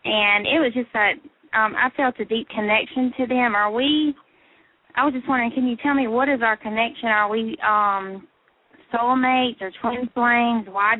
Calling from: Mississippi, United States; Mississippi.

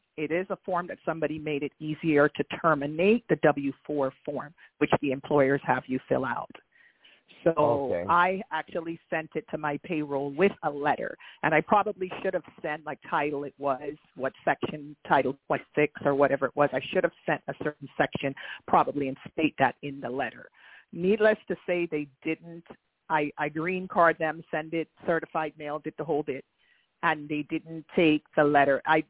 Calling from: Beaumont, California, United States; hi there, it's … I'm calling from Beaumont, California.

